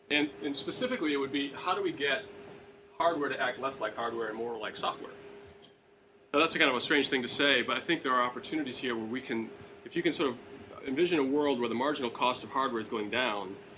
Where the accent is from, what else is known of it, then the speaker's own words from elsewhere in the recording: New York, United States; which is I'm from New York. We like to think of things in terms of pizza.